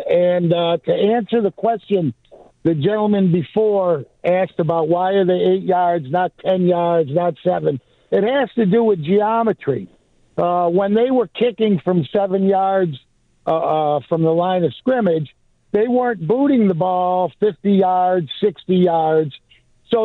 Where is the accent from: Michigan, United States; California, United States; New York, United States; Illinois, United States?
New York, United States; Buffalo; and as a matter of fact, I grew up in Buffalo, and I have some great lineage.